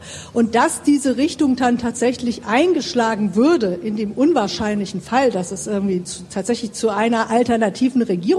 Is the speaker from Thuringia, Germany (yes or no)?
yes; Thuringia, Germany; Also ich komme aus Thüringen, wir haben dort R2G